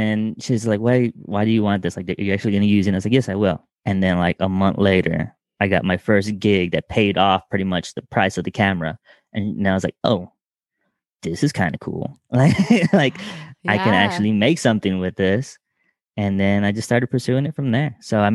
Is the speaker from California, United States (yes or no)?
no; Texas, United States; also born or lived in Georgia / Florida; And, you know, I'm originally from Texas, spent some time in Georgia, and then you know me from Florida, and then we came out here.